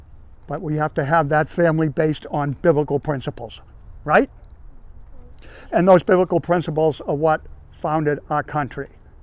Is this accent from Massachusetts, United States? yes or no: yes; Plymouth, Massachusetts, United States; the husband. My wife, Nancy, is going to be speaking to you in a moment. And we're from Plymouth, Massachusetts, America's hometown.